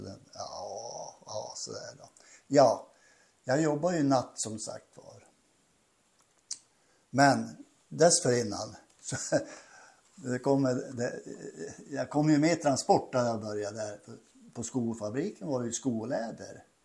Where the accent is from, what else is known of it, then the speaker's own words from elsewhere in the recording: Nordingrå, Västernorrland County, Sweden; born there; Jag är ju 79 år är jag nu, alltså jag är född 44. Och jag är född i Nording då, i Ångermanland.